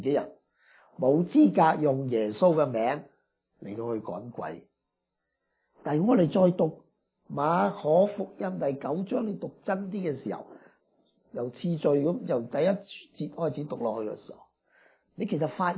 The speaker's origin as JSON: {"language": "Cantonese", "region": "Guangdong", "country": "China", "said": "我哋广东人话湿湿碎小儿科"}